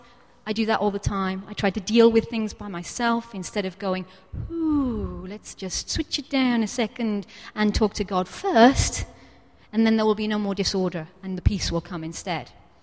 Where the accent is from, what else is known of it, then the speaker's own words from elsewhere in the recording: United Kingdom; Remember, I'm British, just again.